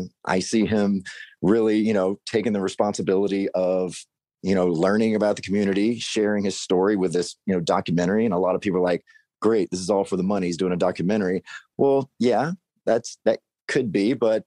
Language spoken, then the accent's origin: English; Mississippi, United States; You know, even my family, and you know, I'm from Mississippi. So I was like, well, crap, like what's my family going to think? How is my little small town going to treat my family when I come out?